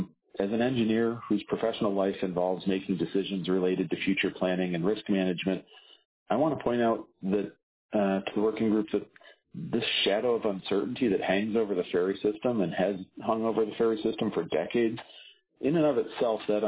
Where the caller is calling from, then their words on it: Ketchikan, Alaska, United States; I'm calling today from Ketchikan.